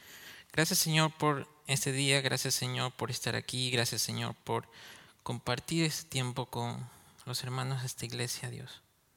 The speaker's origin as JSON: {"language": "Swedish", "country": "Ecuador", "second_language": "Swedish", "moved": "as an adult", "lives_now": "Gothenburg, Sweden", "said": "Jag kommer från Ecuador, från början. Jag har bott här i Sverige nästan 4 år med min fru Nicolina. Vi bor i Göteborg."}